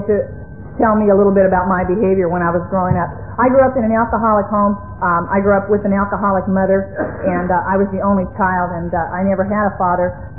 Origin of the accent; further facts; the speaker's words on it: Venice, United States; But as I grew up in Venice at that time, I was sort of an observer of people, and I was a rather quick child.